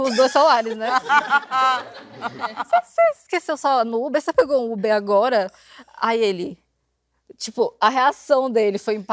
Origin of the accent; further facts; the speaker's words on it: João Pessoa, Paraíba, Brazil; now in Rio de Janeiro, Brazil; Eu sou de João Pessoa, minha família toda é de João Pessoa, mas eu moro aqui em São Paulo, aqui em São Paulo não, no Rio.